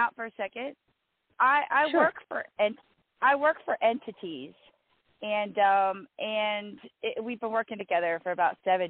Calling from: South Carolina, United States; I'm calling from South Carolina.

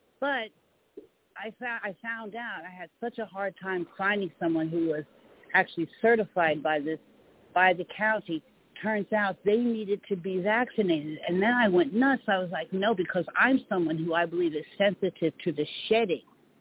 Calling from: San Diego, California, United States; I'm calling from San Diego.

